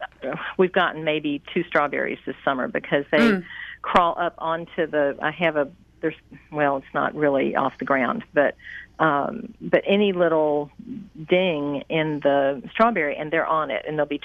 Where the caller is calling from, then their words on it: Lilburn, Georgia, United States; I'm calling from Lilburn, Georgia, which is just outside Atlanta, northeast of Atlanta, and it's kind of hot and steamy here as opposed to what you guys have.